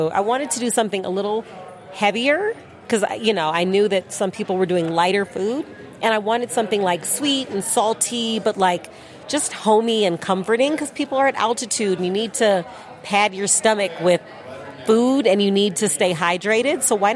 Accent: Chicago, Illinois, United States; I grew up in Chicago, so that's the hometown, and I had an absolute blast there.

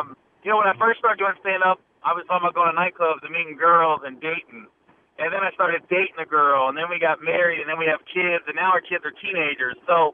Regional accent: Ohio, United States; He's an Ohio guy. I'm from Ohio.

